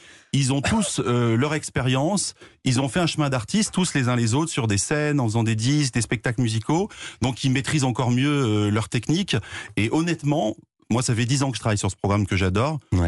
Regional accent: France

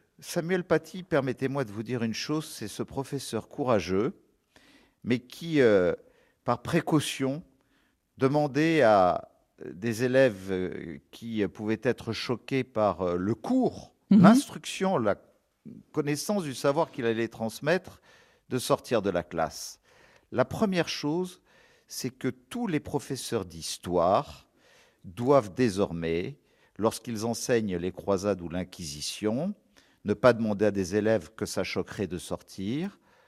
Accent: Nice, Provence-Alpes-Côte d'Azur, France; je suis originaire de Nice, natif de Nice, mais aussi de mon petit village de Saint-Étienne-de-Tinée, dans le parc national du Mercantour

